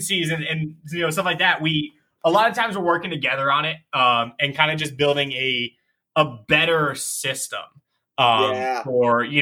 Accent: Madison, Connecticut, United States; So I grew up in Madison, Connecticut.

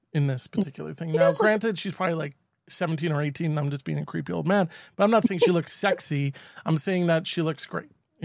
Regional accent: New York, United States; Not to get political, but I feel, as a New Yorker, I feel as though our governor is also in this position

